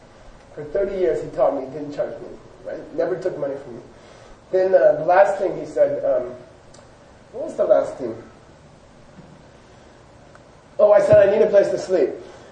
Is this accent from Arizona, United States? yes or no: yes; Phoenix, Arizona, United States; I grew up in Phoenix, but we used to live in San Diego in the summer.